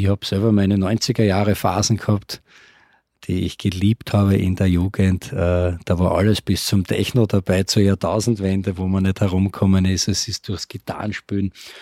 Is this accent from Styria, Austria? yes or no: yes; Graz, Styria, Austria; Die haben sich in Graz kennengelernt und somit sind wir eigentlich in Graz groß geworden, waren aber an den Wochenenden und in den Ferien immer am Land